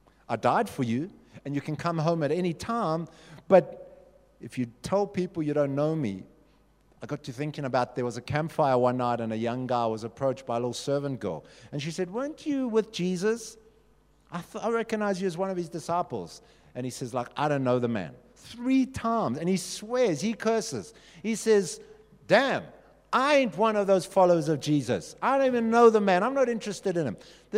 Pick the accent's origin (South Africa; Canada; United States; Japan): South Africa; It got me thinking about whether I'm proudly Christian to the same extent that I'm proudly South African.